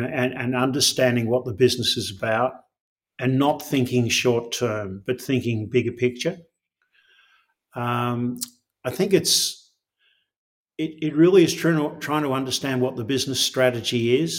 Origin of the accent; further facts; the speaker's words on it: Australia; Look, I'm proudly Australian.